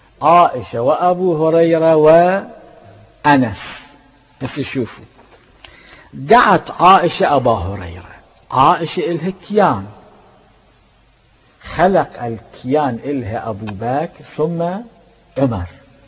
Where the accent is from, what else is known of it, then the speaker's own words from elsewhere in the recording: Mecca, Makkah Province, Saudi Arabia; أنا من مكة المكرمة، مكة المكرمة ما بيها نخيل